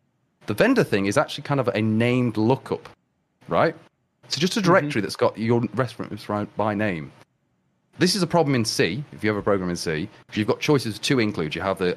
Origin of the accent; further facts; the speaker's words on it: England, United Kingdom; Because us English people can pronounce